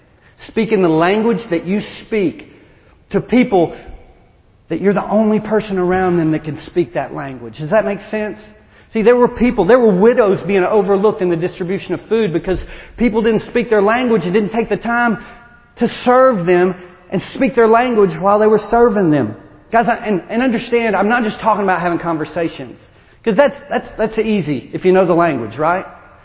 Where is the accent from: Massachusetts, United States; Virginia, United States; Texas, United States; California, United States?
Texas, United States; now in Tennessee, United States; See, I'm from Texas. I talked funny before I got here.